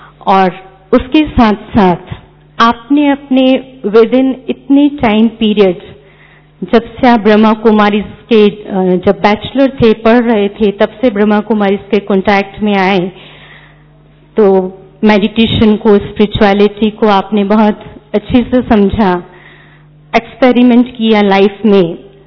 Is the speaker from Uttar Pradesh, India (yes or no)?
no; Indore, Madhya Pradesh, India; मैं खुद इंदौर से बिलोंग करती हूं